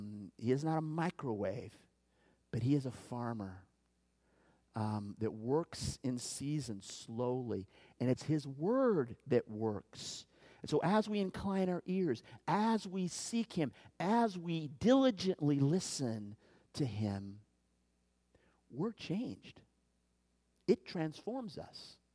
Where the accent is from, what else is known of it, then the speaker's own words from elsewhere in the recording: Kansas, United States; I grew up in Kansas, all of you know, and this time, October, is when farmers are out planting wheat, okay?